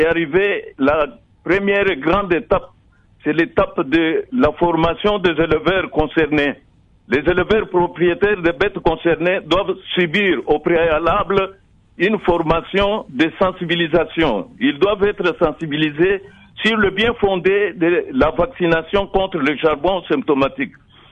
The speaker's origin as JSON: {"language": "French", "country": "DR Congo", "said": "Elle est même endémique ici chez nous en RDC."}